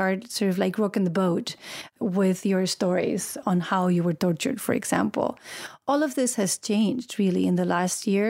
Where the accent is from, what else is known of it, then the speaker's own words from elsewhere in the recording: Madrid, Community of Madrid, Spain; I grew up in Madrid.